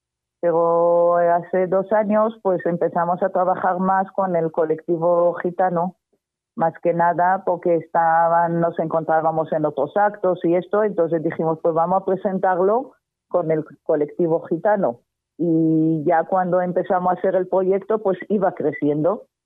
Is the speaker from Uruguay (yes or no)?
no; Israel; now in Zaragoza, Spain; yo estoy en Israel, yo soy de Israel